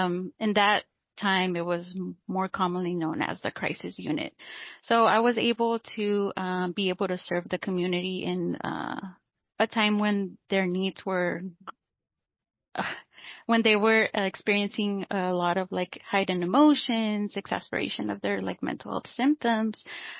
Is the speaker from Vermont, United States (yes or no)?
no; California, United States; Well, I was born and raised here in Imperial Valley.